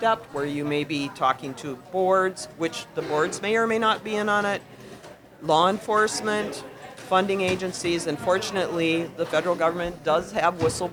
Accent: Minnesota, United States; I'm from Minnesota. I often tell okay. people that I, you know, they used to have this expression called Minnesota Nice

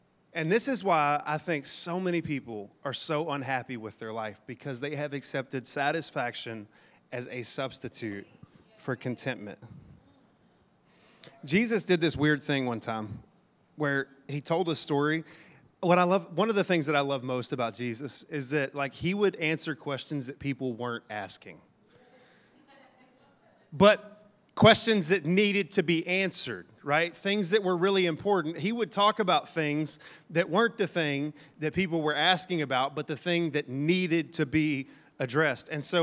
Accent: Texas, United States; Of course, listen, we're from Texas, so we understand towns with ridiculously weird names that we can't pronounce, that nobody knows.

